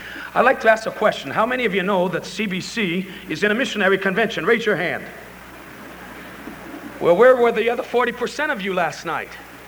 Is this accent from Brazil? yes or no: yes; Brazil; especially when they find out that I'm from Brazil